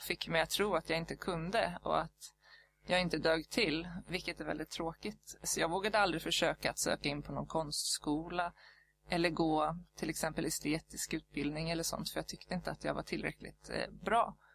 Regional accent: Haninge, Stockholm County, Sweden; now in Tyresö, Sweden; Jag kommer ursprungligen från Haninge men har bott här i Tyresö sedan 2006.

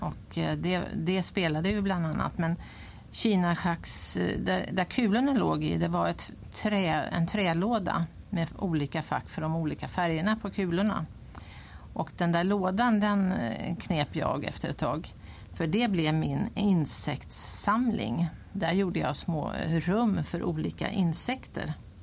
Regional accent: Tyresö, Stockholm County, Sweden; Men det hela började med att jag föddes då på Gimmersta på Prästgårdsvägen 9 i Tyresö 1951. Jag bodde i ett gult hus.

